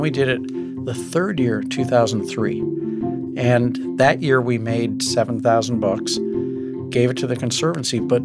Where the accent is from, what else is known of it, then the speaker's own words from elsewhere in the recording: St. Louis, Missouri, United States; going into my own memory bank from growing up in St. Louis, all the things that I used to love doing.